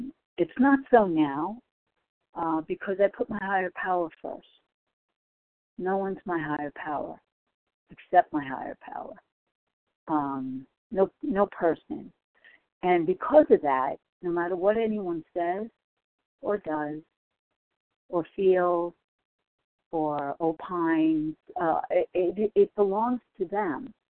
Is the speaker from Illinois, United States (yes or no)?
no; New York, United States; I'm from New York, recovered compulsive eater.